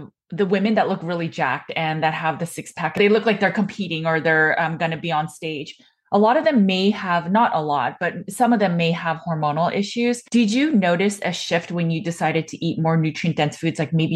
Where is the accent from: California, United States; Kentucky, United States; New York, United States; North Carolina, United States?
California, United States; never once did I question, especially growing up in California, that my plant-based diet could even be detrimental for me.